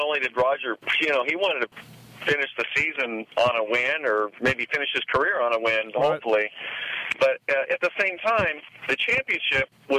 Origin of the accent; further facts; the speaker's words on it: United States; I'm an American guy, and I work for American Honda